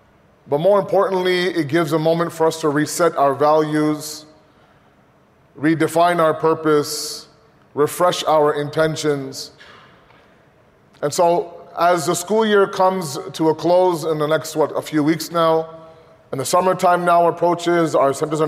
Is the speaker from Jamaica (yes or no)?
no; Pickering, Ontario, Canada; me growing up in Al-Mahdi in Pickering, every Thursday night was the best night of my week.